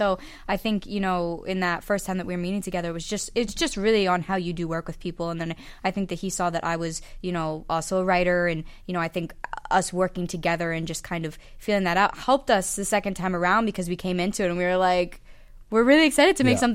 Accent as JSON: {"language": "English", "town": "Philadelphia", "region": "Pennsylvania", "country": "United States", "tie": "born or raised there", "said": "And Philly's my hometown, and I happen to be in town."}